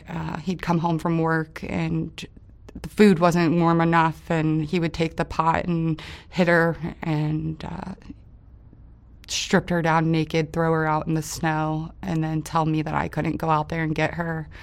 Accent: West Palm Beach, Florida, United States; I am from West Palm Beach, Florida, born and raised my whole life there.

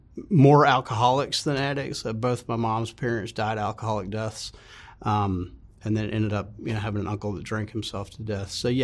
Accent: Memphis, Tennessee, United States; also born or lived in Fort Campbell; I'm from, it's going to be Memphis.

